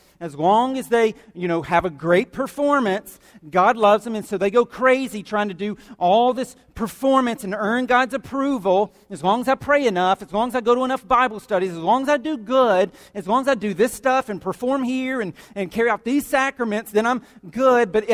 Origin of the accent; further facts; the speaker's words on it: the South, United States; I grew up in the South, and we're all Christians down here.